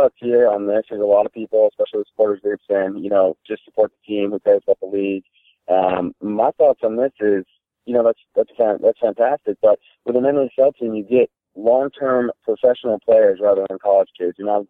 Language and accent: English; Detroit, Michigan, United States; I'm from Detroit. They have, you know, I think we're one of the best sports towns in the nation.